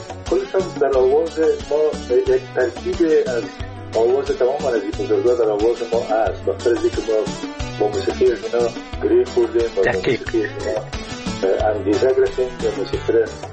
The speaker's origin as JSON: {"language": "Persian", "region": "Kunduz", "country": "Afghanistan", "tie": "born there", "said": "در قندوز در اون زمانی که ما به دنیا آمدم، پدرم در اسپینزر قندوز مصروف ایفای وظیفه بوده و در اون زمان البته تا سنای 3 سالگی ما در قندوز بودیم"}